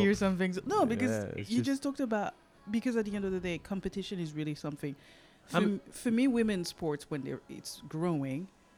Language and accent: English; Lyon, Auvergne-Rhône-Alpes, France; It's like, oh, I'm from Lyon.